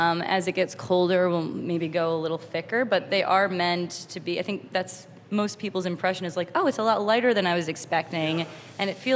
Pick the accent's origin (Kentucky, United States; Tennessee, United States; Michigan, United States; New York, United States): New York, United States; So I'm a New Yorker, born in New York. My father's from Israel. My grandparents are from Iran. I grew up with Israeli and Iranian food.